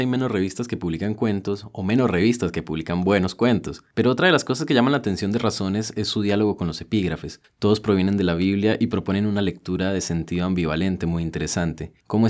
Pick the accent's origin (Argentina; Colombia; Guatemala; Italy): Colombia; Yo soy colombiano y estudié literatura